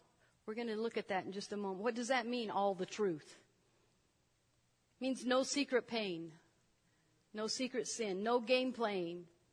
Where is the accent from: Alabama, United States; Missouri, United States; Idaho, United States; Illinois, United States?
Idaho, United States; Well, I grew up in Idaho. We did lots of fishing, and, you know, my dad had a boat, and there's an anchor in the boat.